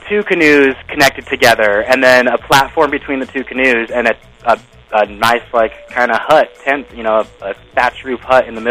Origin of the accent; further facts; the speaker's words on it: Arcata, California, United States; I grew up in Arcata.